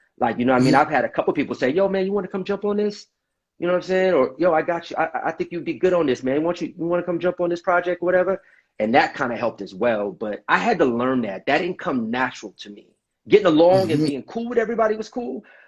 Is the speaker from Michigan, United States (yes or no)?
yes; Grand Rapids, Michigan, United States; now in Los Angeles, United States; I'm from Grand Rapids, Michigan. I'm out here in LA.